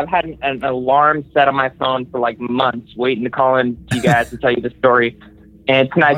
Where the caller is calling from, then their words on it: California, United States; I'm calling from Southern California.